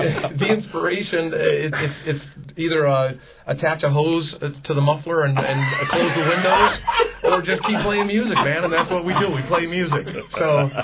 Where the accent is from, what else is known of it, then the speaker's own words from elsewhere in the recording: Phoenix, Arizona, United States; But, you know, we're from Phoenix, so we're loving it.